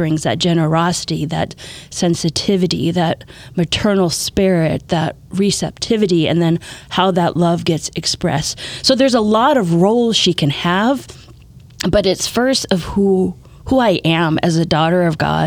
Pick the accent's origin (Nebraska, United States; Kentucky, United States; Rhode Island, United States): Nebraska, United States; now in Minnesota, United States; So I'm not originally from Minnesota. I grew up in Nebraska. But just through some of those challenges and things, like Minnesota just became home.